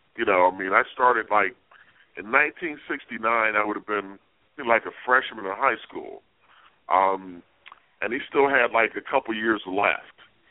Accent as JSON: {"language": "English", "town": "Cleveland", "region": "Ohio", "country": "United States", "tie": "born or raised there", "said": "I grew up in Cleveland, and the Browns were the big team."}